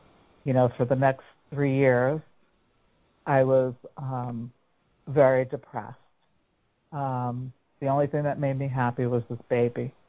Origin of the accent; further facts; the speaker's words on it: New York City, New York, United States; I grew up in New York City.